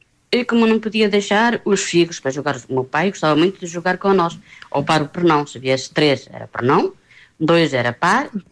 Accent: Amarante, Porto, Portugal; Terra, que sou da Amarante.

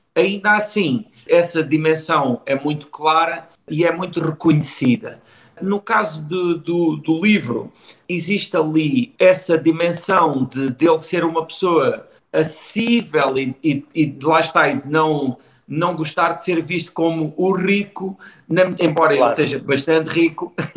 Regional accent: Galveia, Alentejo, Portugal; eu corria lá na equipa da minha aldeia, que é

